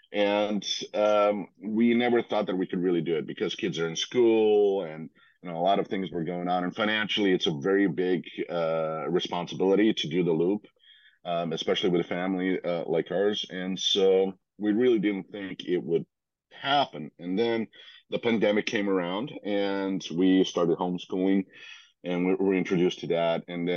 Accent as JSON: {"language": "English", "country": "Croatia", "tie": "born or raised there", "lives_now": "Seattle, United States", "said": "I was born and raised in Croatia, and so on in a sea town"}